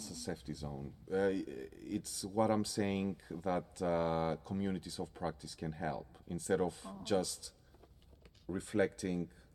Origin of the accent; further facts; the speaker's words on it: Greece; English is a second language; I'm from Greece, so I grew up in a place full of history.